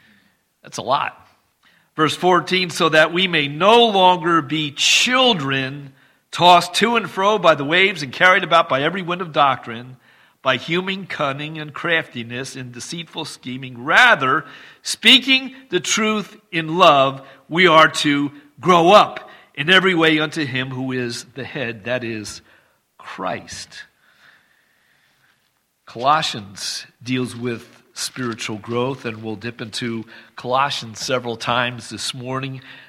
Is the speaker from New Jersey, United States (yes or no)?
yes; New Jersey, United States; although I'm from Jersey, I talk fast.